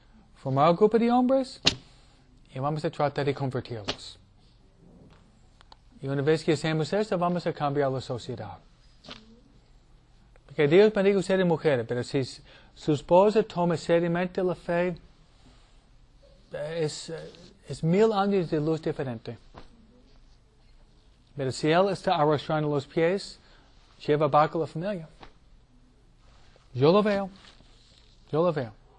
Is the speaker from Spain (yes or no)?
no; New York, United States; él viene de Tennessee, yo vengo de Nueva York, ¿ok? Nosotros somos rápidos, ¿ok? Rápido, Nueva Yorkina, ¿no?